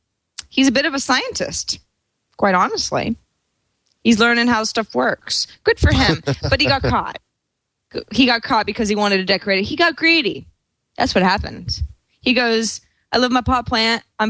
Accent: Sebastopol, California, United States; I come from Sebastopol, California, which is no stranger to the marijuana movement.

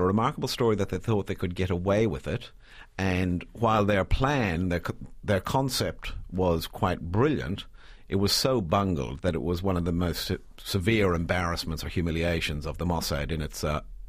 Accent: Ireland; now in Australia; So you're talking to an Irishman here. I live in Australia, but I'm from Ireland. I grew up on the border as a child.

